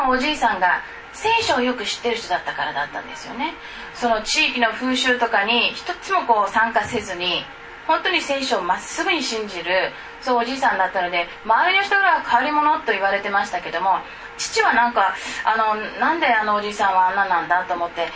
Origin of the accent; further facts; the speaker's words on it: Tanegashima, Kagoshima, Japan; 昨日愛知県の大府市というところから来ましたが、種子島っていうところ、もう南、九州の南の種子島というところで生まれて育ちました。